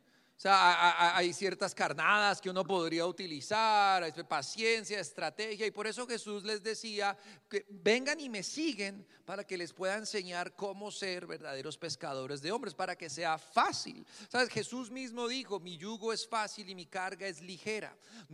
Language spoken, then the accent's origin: Spanish; Bogotá, Colombia; nací en Bogotá, fui criado en Bogotá, soy buenísimo para coger Transmilenio